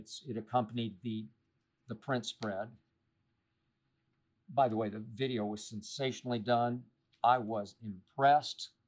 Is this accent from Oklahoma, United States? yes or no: yes; Oklahoma City, Oklahoma, United States; I grew up in Oklahoma City. I was born into Oklahoma Sooner football fandom and culture. That team has meant so much to my state